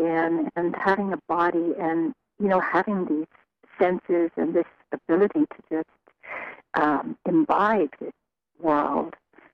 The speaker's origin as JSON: {"language": "English", "country": "Ireland", "tie": "born or raised there", "said": "You know, I grew up in Ireland"}